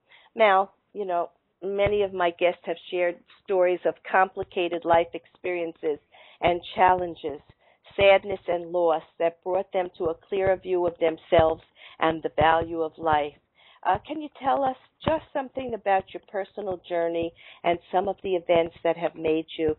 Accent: Brooklyn, New York, United States; And I grew up in Brooklyn and at the same time in a middle-class family.

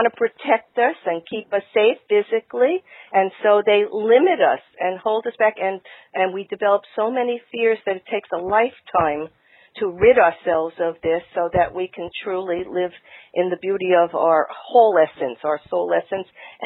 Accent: New York, United States; And Dee, you know, I grew up in New York in a Jewish family, and you just described everything that was given to me.

